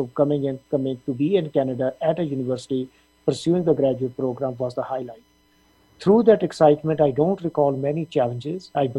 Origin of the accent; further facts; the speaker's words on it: Punjab, India; I grew up in Punjab, India, in a village, and in a very typical agricultural family.